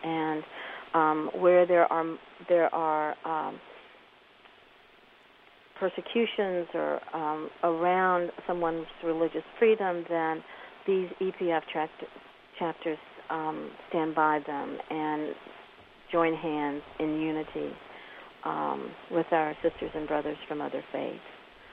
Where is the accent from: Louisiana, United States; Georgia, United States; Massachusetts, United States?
Georgia, United States; Atlanta; I am from Atlanta, Georgia, originally